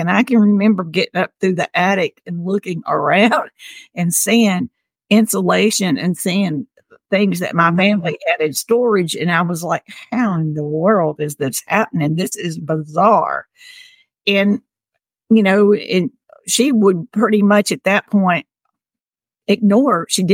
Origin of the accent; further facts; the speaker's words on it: Tennessee, United States; I grew up in Tennessee, in the South, with pretty much a Bible Belt